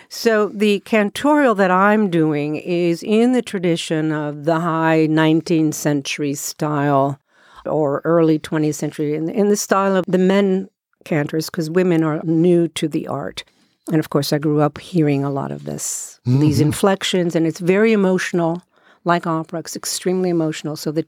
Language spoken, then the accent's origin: English; Israel; first language Hebrew; English is a second language; I'm originally from Israel, and my language is Hebrew.